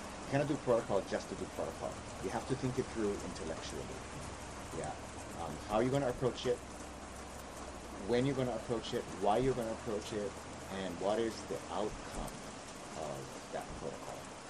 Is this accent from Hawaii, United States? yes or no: yes; Hawaii, United States; Of course, as a Hawaiian, I would prefer that you chant, but not everybody know how to chant.